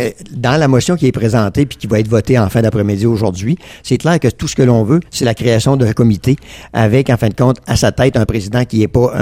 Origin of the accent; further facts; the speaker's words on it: Quebec, Canada; Comment l'hiver va se passer ici chez nous en Beauce